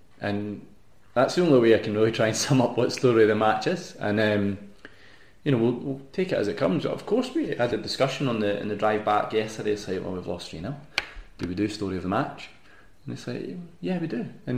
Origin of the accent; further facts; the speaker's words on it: Scotland, United Kingdom; I'm glad that as a Scottish football collective, we've suddenly stopped listening to the people who want to tell us our league's a load of rubbish.